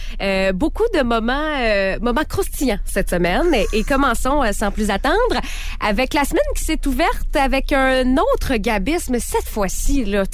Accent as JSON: {"language": "French", "region": "Quebec", "country": "Canada", "accent": "Mauricie", "said": "moi je viens de la Mauricie, hein. Puis tu peux sortir la fille de la Mauricie, mais tu peux pas sortir la Mauricie de la fille. Okay. L'accent de la Mauricie m'a pogné solide."}